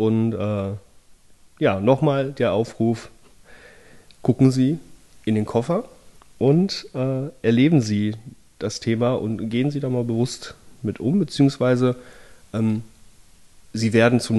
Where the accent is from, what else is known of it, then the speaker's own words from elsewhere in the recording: Rhineland, Germany; allein als Rheinländer